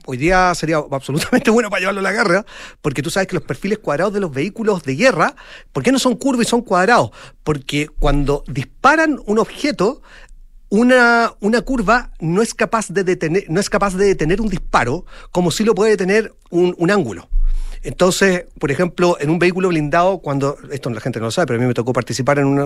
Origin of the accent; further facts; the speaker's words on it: Chile; como buen chileno